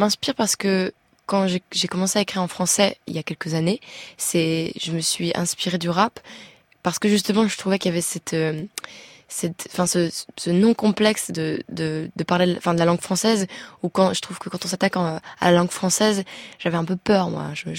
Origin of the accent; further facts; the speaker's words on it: Belgium; born there; je parle français, je suis née en Belgique, ma langue maternelle, c'est le français